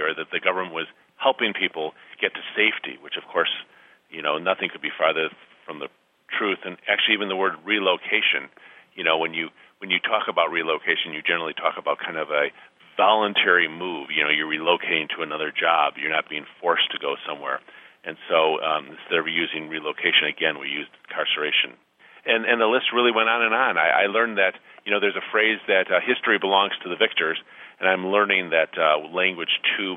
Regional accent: Midwest, United States; I grew up in the Midwest, and the farther you get from California, I think the less you know about the incarceration.

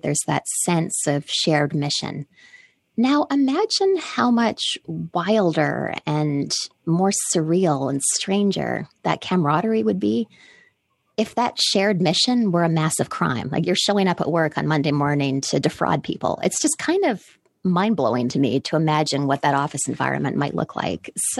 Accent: British Columbia, Canada; So I grew up in British Columbia, but where I grew up, you know, it was a small island. It was really more inconvenient than remote. It really wasn't that far out. It was a 10-minute ferry ride to Vancouver Island.

